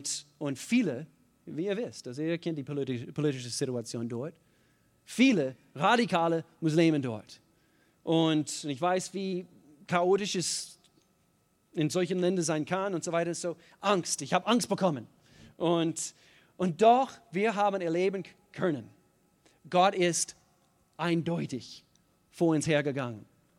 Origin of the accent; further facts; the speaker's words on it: United States; German is a second language; Ich als einziger Amerikaner, ich bin selber Amerikaner.